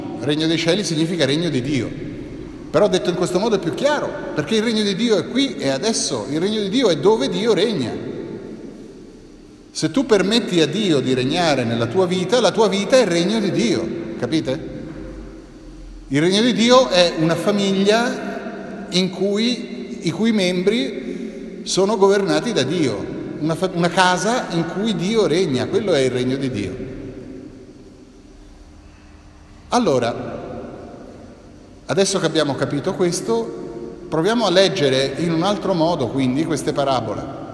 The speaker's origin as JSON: {"language": "Italian", "town": "Rome", "region": "Lazio", "country": "Italy", "said": "io vengo da Roma"}